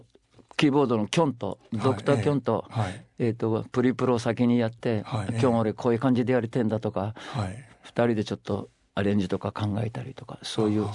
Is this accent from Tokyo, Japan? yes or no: yes; Shinjuku, Tokyo, Japan; まあ新宿で生まれ育った僕としては、俺のガキの頃はドロンコもあったしとかね